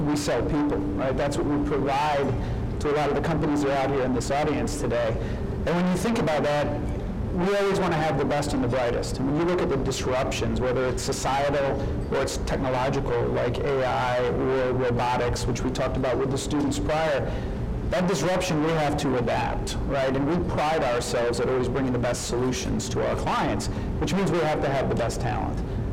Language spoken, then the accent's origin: English; Ohio, United States; moved away as an adult; now in Detroit, United States; I'm not initially from Detroit. I'm initially from Ohio, and coming here in 04